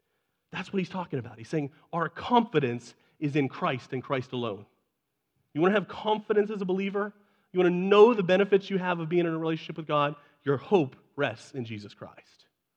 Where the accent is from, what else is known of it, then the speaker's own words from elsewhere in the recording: Nebraska, United States; I am born and bred in Nebraska.